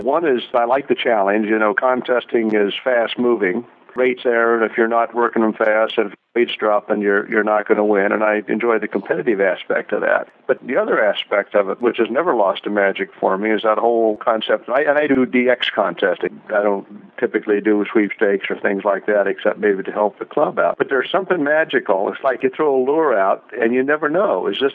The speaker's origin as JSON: {"language": "English", "region": "Iowa", "country": "United States", "tie": "born or raised there", "said": "When I was a young kid growing up in Iowa, it was really DXing."}